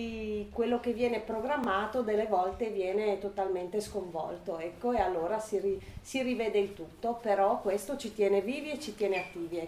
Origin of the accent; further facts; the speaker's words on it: Cagliari, Sardinia, Italy; vengo da Cagliari